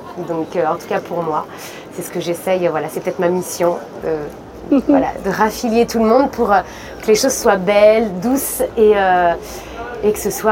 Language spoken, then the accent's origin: French; Nantes, Pays de la Loire, France; vu que je viens de Nantes